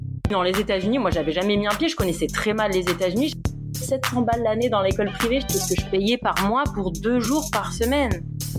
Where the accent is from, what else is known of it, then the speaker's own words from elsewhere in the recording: Grasse, Provence-Alpes-Côte d'Azur, France; Alors moi et mon mari, hein, tous les deux, on est de la Côte d'Azur, on est de Grasse